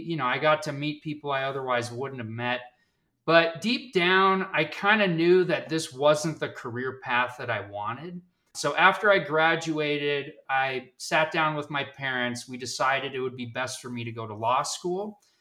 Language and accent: English; Reno, Nevada, United States; I was born and raised in Reno, Nevada. I went to college at the University of Utah.